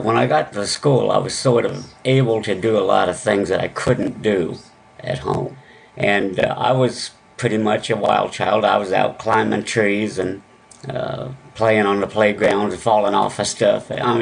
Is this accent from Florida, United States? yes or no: yes; Florida, United States; born there; I was born in Florida at the Eglin Air Force Base Hospital.